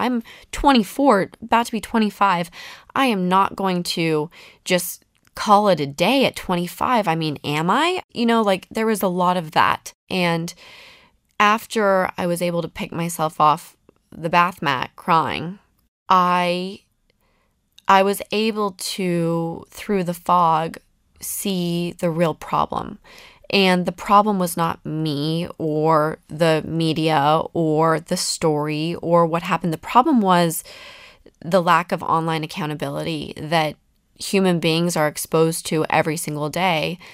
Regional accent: Salt Lake City, Utah, United States; I come from Salt Lake City. I don't have famous parents.

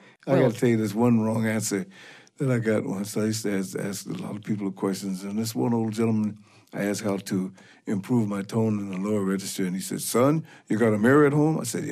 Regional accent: St. Louis, Missouri, United States; St. Louis is my home, yeah. I was born in St. Louis.

